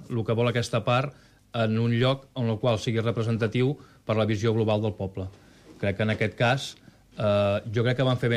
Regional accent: Catalonia, Spain; A mi, com a català, em representa la senyera

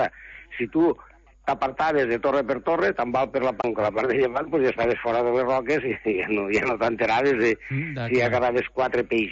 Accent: Les Cases d'Alcanar, Catalonia, Spain; A veure, aquí a les Cases del Canà, jo soc de les Cases del Canà

